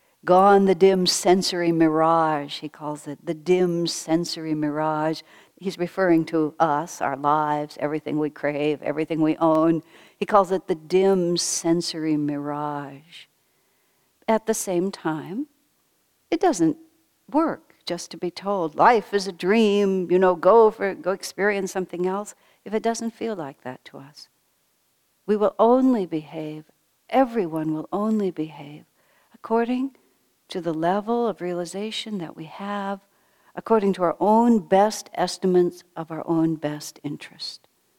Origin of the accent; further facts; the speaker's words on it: El Paso, Texas, United States; I grew up in El Paso, Texas, and to get anywhere from El Paso required that you drive a long way over these flat, barren desert areas.